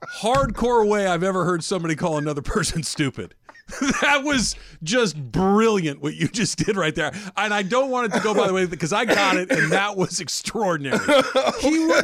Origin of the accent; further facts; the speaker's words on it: Philadelphia, Pennsylvania, United States; All I know … from Philly.